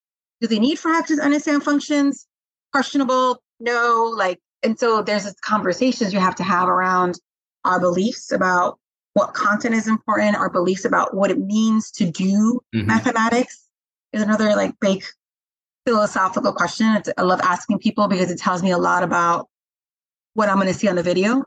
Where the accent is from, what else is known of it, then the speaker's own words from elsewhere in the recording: New Jersey, United States; I'm from the South Bronx, right? I'm from Jersey, but I work in the South Bronx.